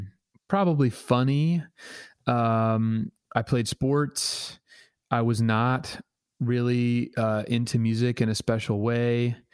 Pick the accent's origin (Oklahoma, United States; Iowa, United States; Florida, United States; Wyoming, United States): Oklahoma, United States; Tulsa; I grew up in Tulsa, Oklahoma. It is a wonderful place. I miss it. And it's a great place to grow up.